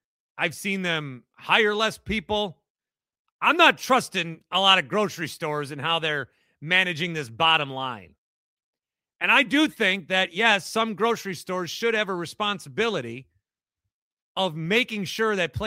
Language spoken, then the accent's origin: English; Fond du Lac, Wisconsin, United States; I grew up in Fond du Lac. Okay. So I'm somebody who should be afraid of Milwaukee.